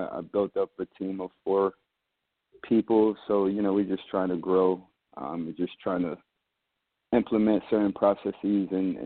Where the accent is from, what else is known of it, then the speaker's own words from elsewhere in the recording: New York City, New York, United States; I'm from Queens, New York.